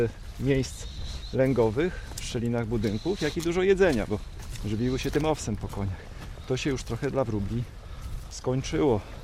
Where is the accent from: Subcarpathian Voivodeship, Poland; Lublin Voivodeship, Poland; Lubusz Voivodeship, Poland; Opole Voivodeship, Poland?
Lubusz Voivodeship, Poland; Zielona Góra; moje osiedle, na którym się wychowałem, w Zielonej Górze